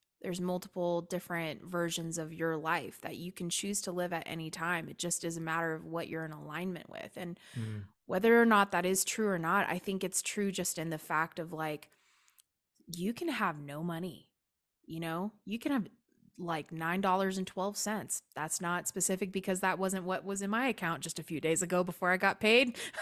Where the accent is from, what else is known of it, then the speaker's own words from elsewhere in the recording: United States; So for me, I, you know, $9.12 as an American is like, oh, you know, what?